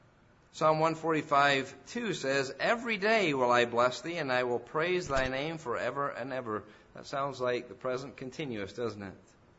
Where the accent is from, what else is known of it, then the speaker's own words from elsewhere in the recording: England, United Kingdom; I grew up in England, and in England, sometime in September, I remember a special day of thanks.